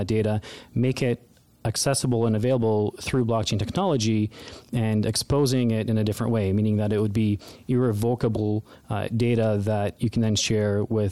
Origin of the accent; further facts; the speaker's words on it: Toronto, Ontario, Canada; now in United States; So I'm originally from Toronto. I moved down to the United States in 2012 with my family.